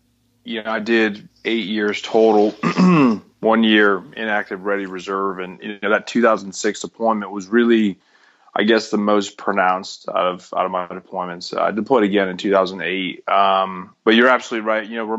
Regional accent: Connecticut, United States; my family's always been very supportive of the military, very patriotic. I'm from Connecticut.

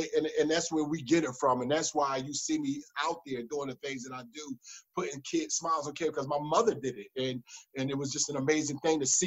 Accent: Philadelphia, Pennsylvania, United States; Born and raised in South Philly, 315 Carpenter Way.

